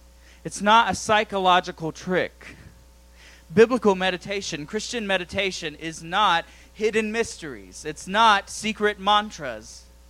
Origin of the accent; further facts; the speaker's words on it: the South, United States; accent: southern; I don't know if I'm saying that right in my southern accent.